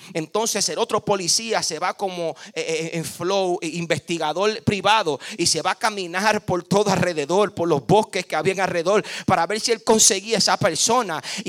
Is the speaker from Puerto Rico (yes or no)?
yes; Puerto Rico; Pero tristemente soy puertorriqueño